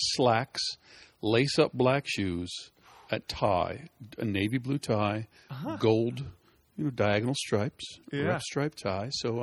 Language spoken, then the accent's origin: English; Philadelphia, Pennsylvania, United States; I was born and raised in the Catholic Church of Philadelphia, which is kind of an old, very Catholic, very ethnic city.